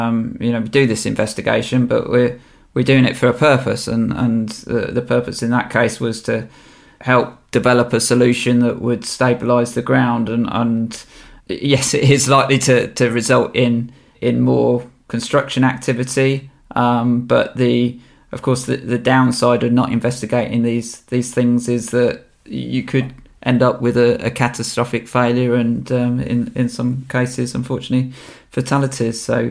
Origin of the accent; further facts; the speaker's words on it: Leamington Spa, West Midlands, United Kingdom; born there; not far from where I was born in Leamington Spa, so it's just down the road from there.